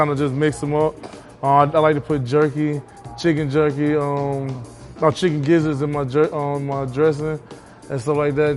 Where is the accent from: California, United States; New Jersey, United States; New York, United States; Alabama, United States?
Alabama, United States; also born or lived in Tampa, Florida; I'm originally from Tampa, Florida. I was born in Tampa, Florida. But I grew up in Alabama with my grandparents.